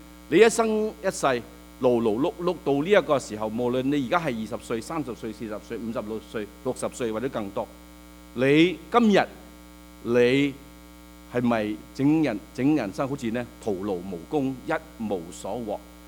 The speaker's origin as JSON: {"language": "Chinese", "region": "Sabah", "country": "Malaysia", "tie": "born or raised there", "also_born_or_lived": "Hong Kong", "said": "我自己在香港出生。那我爸爸在我八岁的时候呢就去南洋，当时叫做北婆罗洲，现在叫做沙巴马来西亚。那在那里呢是去做生意，那呢就抌低我们家一年，然后呢就一年之后呢我们就坐船用了20日的时间就去"}